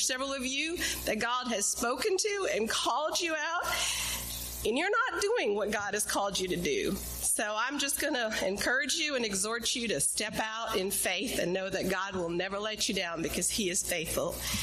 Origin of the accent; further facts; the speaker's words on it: India; now in Siloam Springs, United States; for those of you that knew I grew up in India